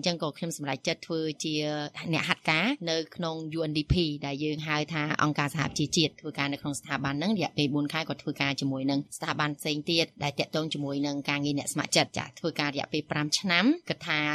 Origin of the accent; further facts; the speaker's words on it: Phnom Penh, Cambodia; born there; នាងខ្ញុំកើតនៅទីក្រុងភ្នំពេញ